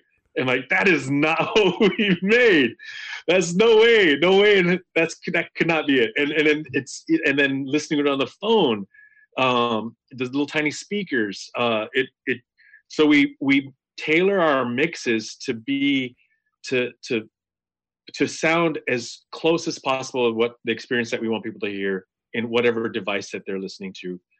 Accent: Bethel, Alaska, United States; I was showing her and Heather my hometown. And this, you know, it was in my hometown, in Bethel, in Montpellier.

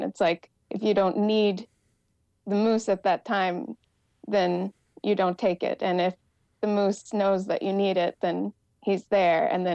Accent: Oklahoma, United States; I'm from Oklahoma.

